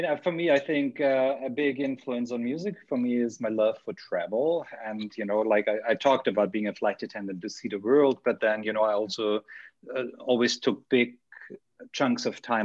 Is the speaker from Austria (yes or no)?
yes; Austria; English is a second language; I was big on Broadway also growing up in Austria. You know, it's, you know, that was the time musicals came to Austria.